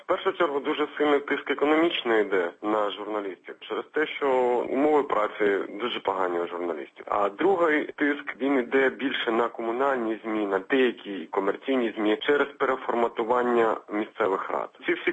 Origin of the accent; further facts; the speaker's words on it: Dniprodzerzhynsk, Dnipropetrovsk Oblast, Ukraine; В моєму рідному місті Дніпродзержинську